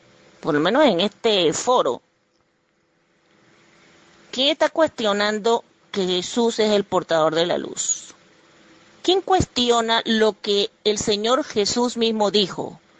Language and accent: Spanish; Panama; de Panamá.